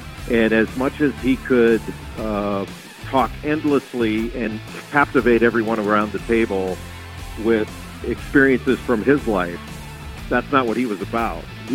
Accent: California, United States; I grew up in Southern California and grew up with Bill Walton as an idol of mine

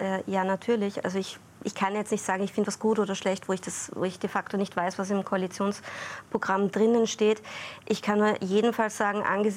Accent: Salzburg, Austria; born there; Ich meine, ich bin eine gebürtige Salzburgerin.

